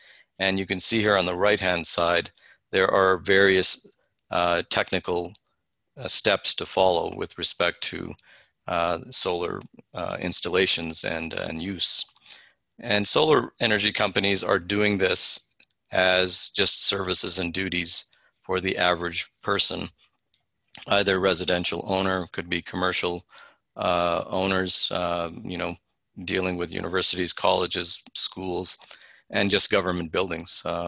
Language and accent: English; Alberta, Canada; I'm from Alberta. We always think we're number 1 in things.